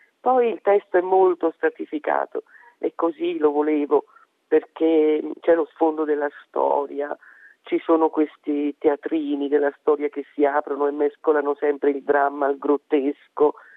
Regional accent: Naples, Campania, Italy; born there; perché io sono nata a Capodimonte proprio di fronte alla Torre del Palasciano

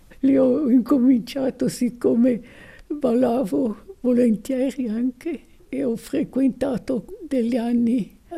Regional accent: Florence, Tuscany, Italy; moved away as an adult; Noi siamo in fondo 2 svizzeri nati e cresciuti in Italia. Anche mio papà è già nato a Firenze.

